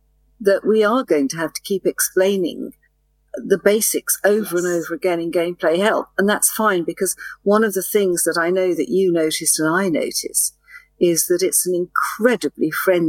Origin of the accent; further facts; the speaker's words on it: England, United Kingdom; as you know, I'm English, but I speak very clear what they call international English.